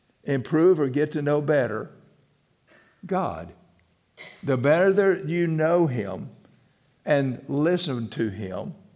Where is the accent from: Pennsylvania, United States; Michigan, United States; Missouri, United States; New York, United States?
Missouri, United States; I knew he was from Tennessee, and I was from South Missouri.